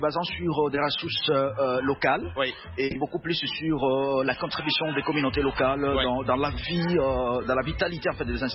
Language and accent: French; Uvira, South Kivu, DR Congo; Je viens d'Ouvira.